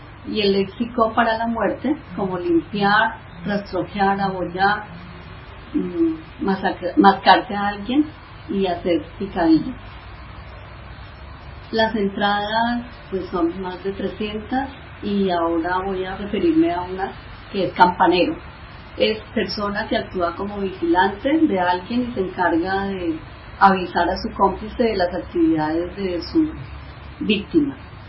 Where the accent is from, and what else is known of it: Colombia